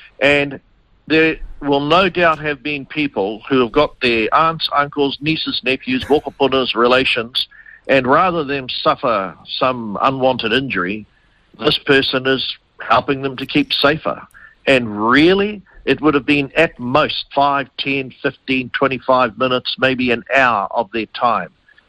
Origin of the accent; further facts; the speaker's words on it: Kaitaia, Northland, New Zealand; Mate, I'm from Kai Tai.